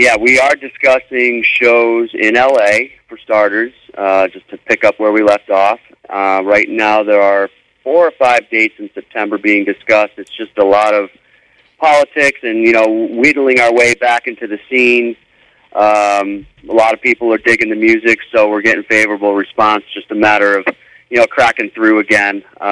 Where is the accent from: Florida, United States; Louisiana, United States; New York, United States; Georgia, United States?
New York, United States; also born or lived in Los Angeles; I'm from New York, and I went to L.A., like I said, pretty much right out of high school, did the band thing, love it out there, still do, always like going back.